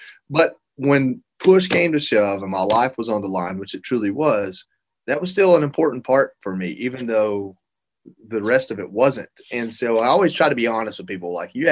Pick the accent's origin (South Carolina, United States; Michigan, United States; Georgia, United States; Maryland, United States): Georgia, United States; The NFL, I mean, I'm from Georgia.